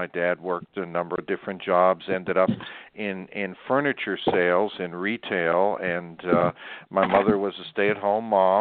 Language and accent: English; Pittsburgh, Pennsylvania, United States; I was born in Pittsburgh almost 70 years ago.